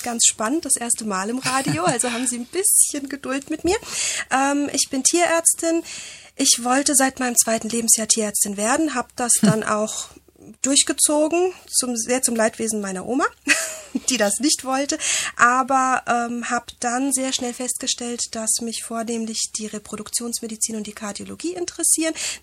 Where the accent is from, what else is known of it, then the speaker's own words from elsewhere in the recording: Poland; Und ich bin Polin und in Polen gibt es bei der Taufe eine Tradition